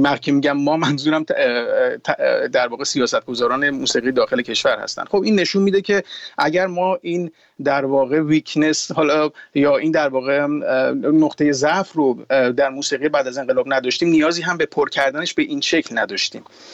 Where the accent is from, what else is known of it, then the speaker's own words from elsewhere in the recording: Iran; به هر حال همه ما ایرانی هستیم